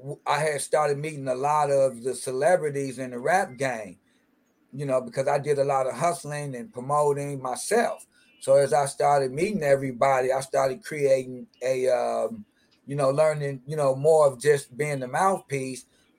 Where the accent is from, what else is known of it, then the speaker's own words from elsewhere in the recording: Chicago, Illinois, United States; Chicago, all the One Stops, because that's my hometown